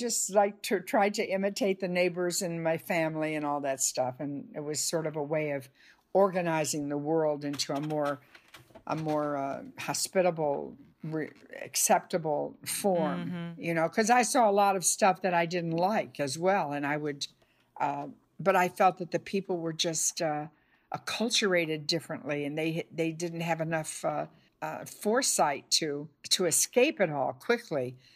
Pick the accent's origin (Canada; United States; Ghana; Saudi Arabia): United States; Detroit, Michigan; Yeah, all of my family are from Kentucky. Yeah, indeed. I mean, that generation of my parents. But I was born in Detroit and raised in Detroit. And I identify with Detroit more than I do the South.